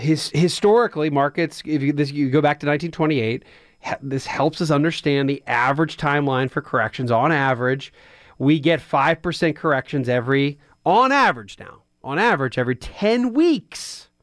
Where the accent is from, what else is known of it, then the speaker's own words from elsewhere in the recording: Pennsylvania, United States; now in Atlanta, United States; I'm actually from Philadelphia. I rarely talk about being an Eagles fan, but that's what I grew up as. Now, I didn't grow up in Philadelphia. I was out a good hour and a half outside of Philadelphia, closer to Lancaster County, kind of Amish country.